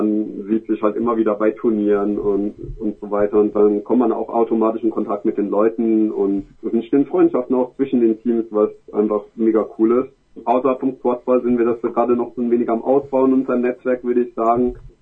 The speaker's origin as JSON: {"language": "German", "country": "Switzerland", "said": "Ich komme nämlich aus der Schweiz, immer extra nach Freiburg gefahren."}